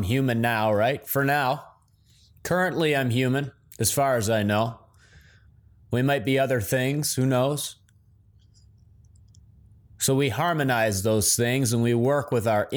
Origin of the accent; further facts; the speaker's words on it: Midwest, United States; moved away; I'm from the Midwest originally.